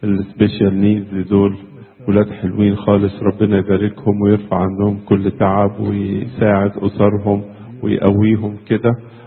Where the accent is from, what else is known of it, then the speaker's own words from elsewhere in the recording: Egypt; عندنا في مصر نقول كده البعد جفا، مش كده؟